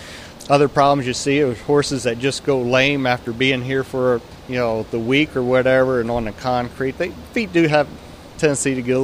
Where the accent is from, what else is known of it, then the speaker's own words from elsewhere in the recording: Ohio, United States; now in Texas, United States; I'm originally from Ohio. I moved down to North Texas 10 years ago